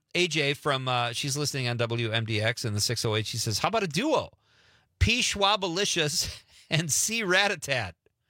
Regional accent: Marinette, Wisconsin, United States; Since I'm from Marinette

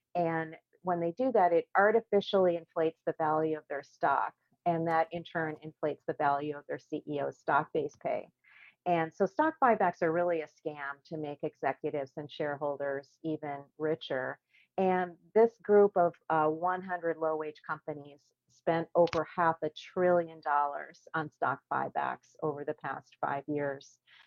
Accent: Minnesota, United States; I'm originally from Minnesota, so sort of next door to Wisconsin. And I've always found that when I go home to the rural community where I grew up

